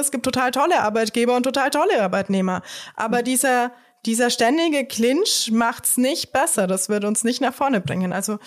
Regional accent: Germany; Also ich bin Deutsche und Österreicherin, aber ich bin mit dem deutschen System aufgewachsen.

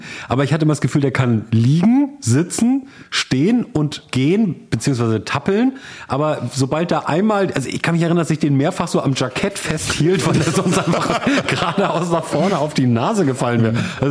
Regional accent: Germany; ich glaube aber auch, wir haben als Deutsche auch immer so einen Blick auf so Indie- und Punkmusik

